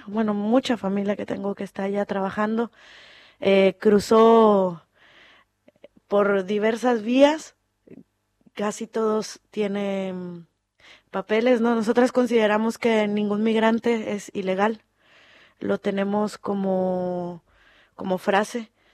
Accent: Monterrey, Nuevo León, Mexico; now in Argentina; Sí, soy mexicana, del norte de México. Estoy acá desde el 2014.

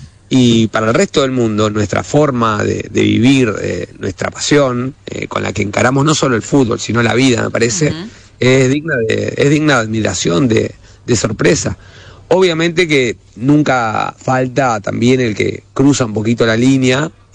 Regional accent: Argentina; now in Qatar; Cuando decís que sos de Argentina

